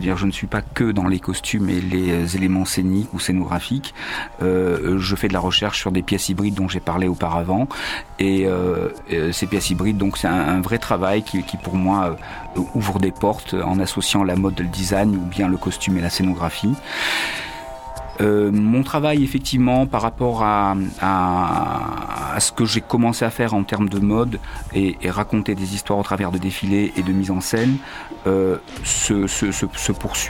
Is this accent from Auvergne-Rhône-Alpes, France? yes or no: no; Marseille, Provence-Alpes-Côte d'Azur, France; also born or lived in Tunis, Tunisia; J'espère qu'en tant que Marseillais, méditerranéen, sarde d'origine, né à Tunis, vivant à Marseille